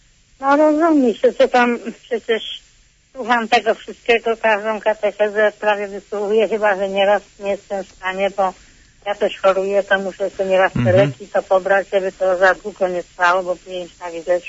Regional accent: Konin, Greater Poland Voivodeship, Poland; Ja tutaj z tego jestem z Konina, tu mieszkam na Zatorzu.

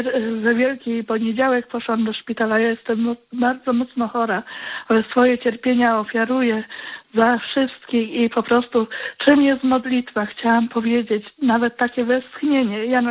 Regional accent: Lutogniew, Greater Poland Voivodeship, Poland; born there; Urodziłam się w Lutogniewie.

